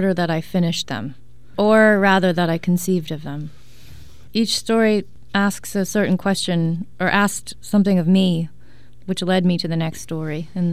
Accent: Newton, Massachusetts, United States; mother ended up getting a job teaching violin in Boston, which is how we ended up in Boston, and I grew up in Newton, Mass.

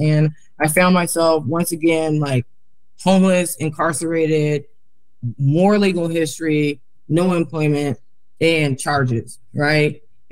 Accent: Portland, Oregon, United States; you mentioned that I was raised in North Portland.

